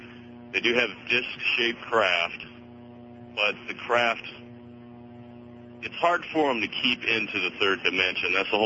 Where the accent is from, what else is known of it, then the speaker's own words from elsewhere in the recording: South Dakota, United States; Yes, I'm from South Dakota, actually.